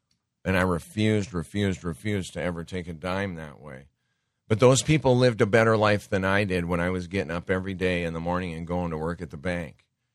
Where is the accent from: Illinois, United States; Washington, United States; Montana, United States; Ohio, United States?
Montana, United States; I grew up around guns in Montana.